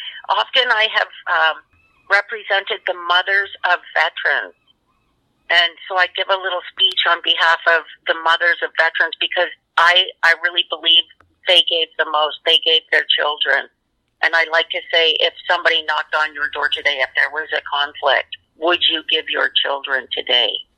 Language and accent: English; Ontario, Canada; So my background is Mi'kmaq. So we're from the East Coast. I grew up in Ontario